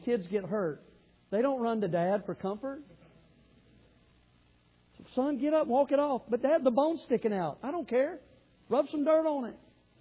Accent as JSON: {"language": "English", "region": "the South", "country": "United States", "accent": "southern", "said": "and I had my southern accent, and we started talking about sweet tea"}